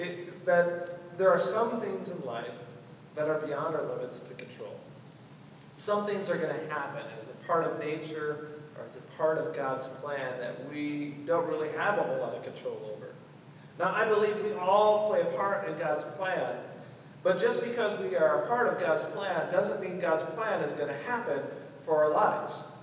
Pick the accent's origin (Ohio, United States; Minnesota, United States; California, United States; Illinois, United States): Minnesota, United States; I'm from Minnesota, so I don't take very many risks